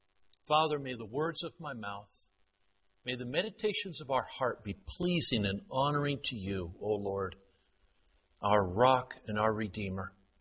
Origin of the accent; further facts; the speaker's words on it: Paraguay; I grew up down in Paraguay, speak fluent Spanish, and I never expected to be here doing anything like this.